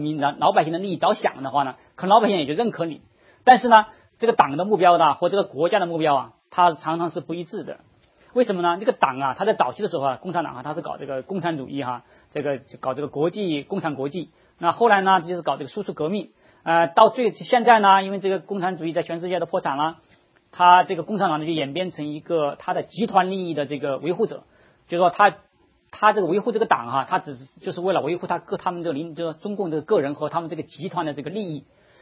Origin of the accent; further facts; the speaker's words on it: China; 我们从大陆出来的人都知道啊，你从小到大这个教科书上啊